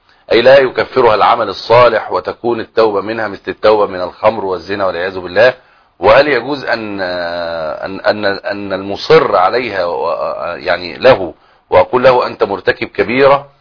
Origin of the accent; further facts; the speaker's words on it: Morocco; من المغرب